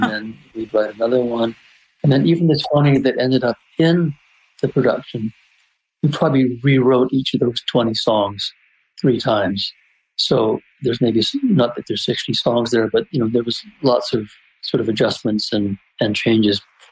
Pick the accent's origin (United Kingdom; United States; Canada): Canada; Vancouver, British Columbia; I'm from Vancouver.